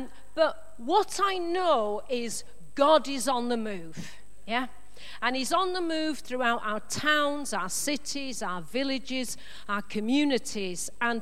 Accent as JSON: {"language": "English", "town": "Leeds", "region": "Yorkshire and the Humber", "country": "United Kingdom", "accent": "posh", "lives_now": "Brentwood, United Kingdom", "said": "As you can hear, I'm not originally from Essex. I'm from Leeds, in case you're spending the rest of the evening working out the accent. So I'm from Leeds with a posh accent."}